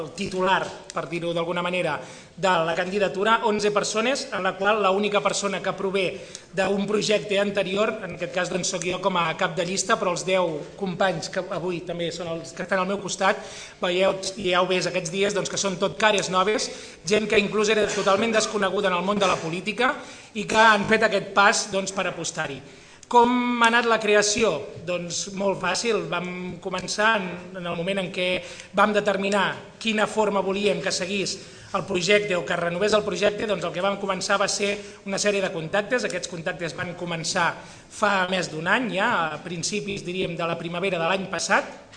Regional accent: L'Espluga de Francolí, Catalonia, Spain; som gent de l'Espluga i tots volem treballar per l'Espluga

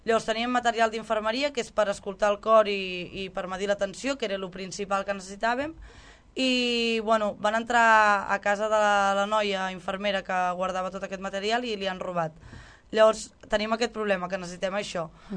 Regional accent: Catalonia, Spain; si estem en un altre país i nosaltres som catalans

